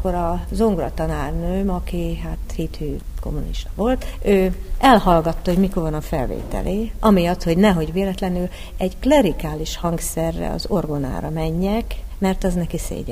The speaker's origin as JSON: {"language": "Hungarian", "region": "Budapest", "country": "Hungary", "tie": "born or raised there", "said": "50-es években születtem, és az 56-os forradalmat a Nagykörúton a lövöldözések között éltük meg"}